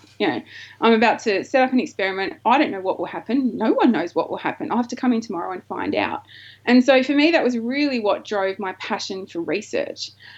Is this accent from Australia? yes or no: yes; Wollongong, New South Wales, Australia; now in Melbourne, Australia; And I actually moved to Melbourne for that. So I grew up in Wollongong, but I feel like I became a grown-up when I moved to Melbourne, which is now my adopted and much-loved home city.